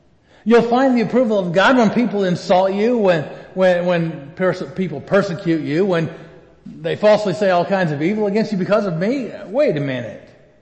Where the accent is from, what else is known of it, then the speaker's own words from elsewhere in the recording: United States; for the most part, you and I as American people following Jesus, we have little, if any, idea of what persecution looks like